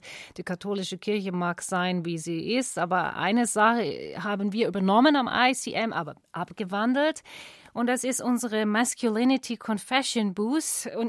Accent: Australia; Gut, ich bin aus Australien.

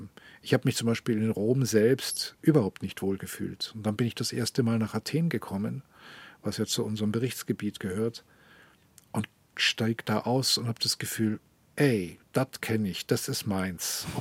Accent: Munich, Bavaria, Germany; München ist meine Heimatstadt, das ist gar keine Frage. Tel Aviv ist auch ein Stück Heimat.

